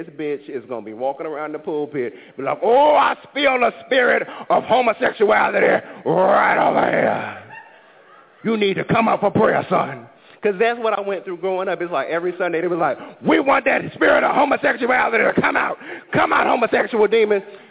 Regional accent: North Carolina, United States; And because, see, I'm from North Carolina

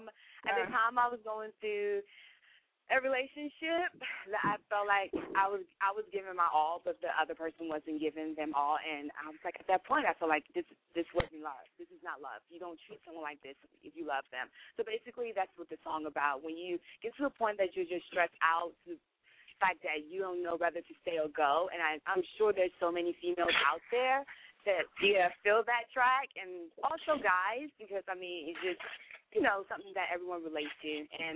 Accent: Maryland, United States; also born or lived in West Africa; now in North Carolina, United States; basically I'm from West Africa. I was born there, and I came to the States when I was around 4 or 5 years old, and I learned everything in Maryland. That's my hometown. I just moved down here to North Carolina about 6-7 years ago.

